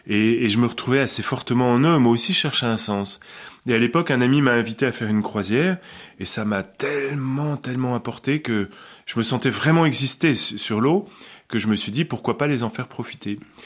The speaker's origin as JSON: {"language": "French", "town": "Paris", "region": "Île-de-France", "country": "France", "tie": "born or raised there", "said": "c'est vrai que j'ai grandi au cœur de Paris, dans une école où il y avait 1000 élèves, mais un seul arbre"}